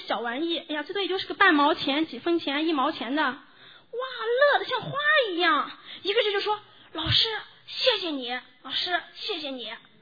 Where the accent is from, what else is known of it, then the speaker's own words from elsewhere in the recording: Xinjiang, China; 我这个人就我是新疆人，所以别人说，哦，蛮夷之地来的女子。所以我确实有点这个蛮味儿。